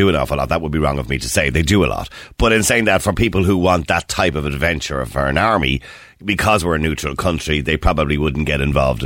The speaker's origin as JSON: {"language": "English", "country": "Ireland", "said": "I'm an Irish person, I joined the British Army during the Troubles"}